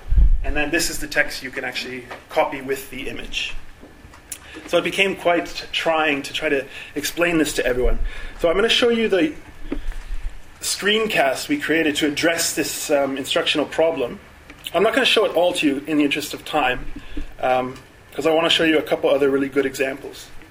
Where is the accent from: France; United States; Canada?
Canada; now in South Africa; And the name is Lithuanian, but I'm from Canada. And I've been living in Southern Africa for about 6 years now.